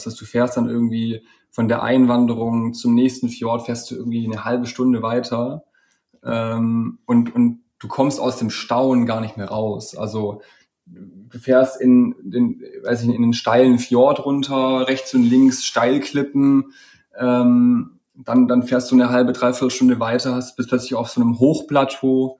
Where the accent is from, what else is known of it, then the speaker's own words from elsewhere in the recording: Stuttgart, Baden-Württemberg, Germany; Genau, also wir kommen aus Stuttgart.